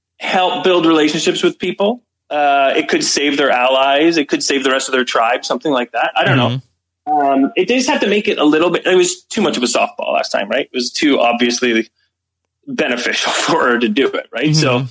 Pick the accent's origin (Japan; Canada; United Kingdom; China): Canada; also born or lived in Toronto; now in Scottsdale, United States; But I am another Canadian defector down to the States.